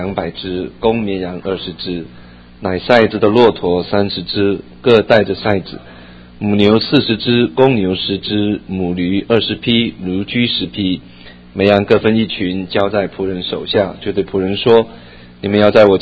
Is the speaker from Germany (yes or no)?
no; China; 象棋是我们中国人的国粹，在我们的文化里面根深蒂固，不可分的关系。